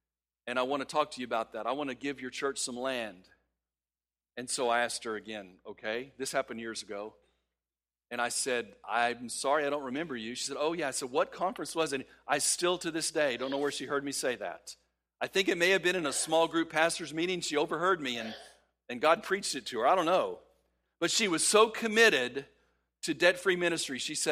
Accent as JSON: {"language": "English", "region": "Texas", "country": "United States", "tie": "born or raised there", "said": "All the time growing up in West Texas, the wind is always blowing, and usually it was blowing sand at me. So I moved down here on the coast"}